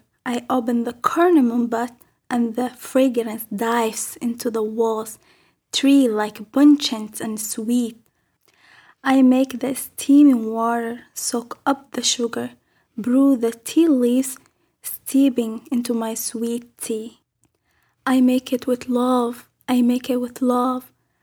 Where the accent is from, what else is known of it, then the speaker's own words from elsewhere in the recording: Somalia; English is a second language; I am from Somalia.